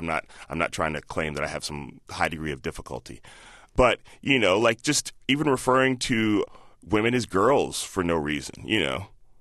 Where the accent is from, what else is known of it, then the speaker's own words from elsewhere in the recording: Chicago, Illinois, United States; also born or lived in Palo Alto / Indianapolis / Boston; now in San Francisco, United States; And then I moved from Chicago to San Francisco 15 years ago. But I was born in Palo Alto, lived in Indianapolis, lived in Boston.